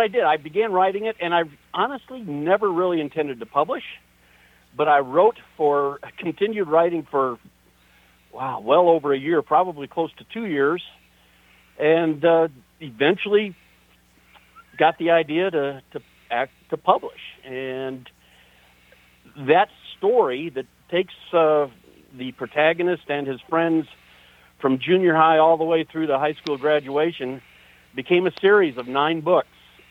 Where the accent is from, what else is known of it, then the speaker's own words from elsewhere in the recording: Iowa, United States; I have donated some copies to Kendall Young, That's my hometown library. I spent many an evening at Kendall Young Library during my school days.